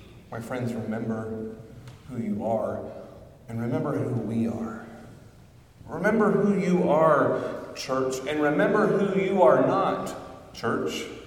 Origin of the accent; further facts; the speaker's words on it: Florida, United States; well, I grew up Southern Baptist in Florida in the 50s.